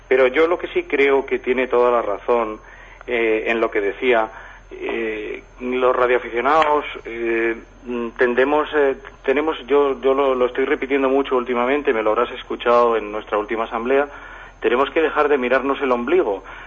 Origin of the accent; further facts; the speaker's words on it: Sajazarra, La Rioja, Spain; voy a poner el ejemplo de uno de mi pueblo, el castillo de Sajazarra.